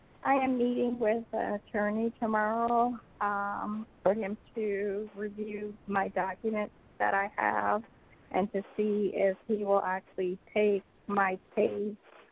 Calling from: Georgia, United States; I'm from Georgia.

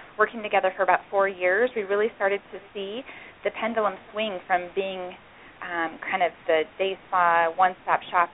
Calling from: Denver, Colorado, United States; You're calling from Denver, Colorado.

